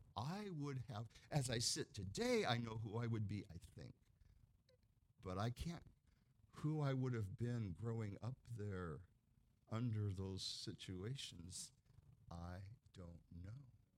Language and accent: English; United States; It's not because I'm an American and I remember the Constitution.